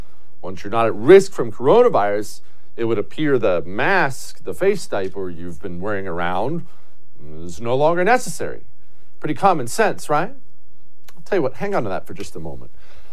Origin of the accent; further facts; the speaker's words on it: Houston, Texas, United States; Donald Trump, during his presidency, had to close the Chinese consulate right in my hometown of Houston